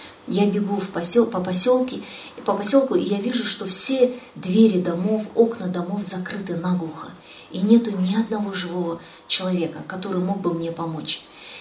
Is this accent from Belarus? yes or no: no; Kazakhstan; А я казашка, и как можно мне, казашке, мусульманке, говорить про русского Иисуса Христа?